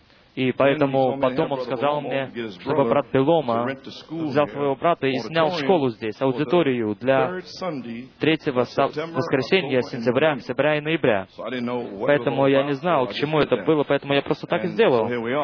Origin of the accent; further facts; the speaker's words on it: New York, United States; Russian is a second language; из Нью-Йорка